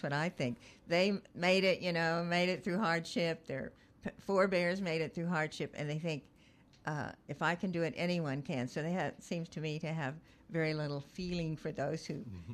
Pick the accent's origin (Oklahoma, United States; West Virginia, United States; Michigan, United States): Oklahoma, United States; Tulsa; I grew up in Tulsa, Oklahoma. My paternal family had come there in the 1890s, and my other mother's family in the early 1900s.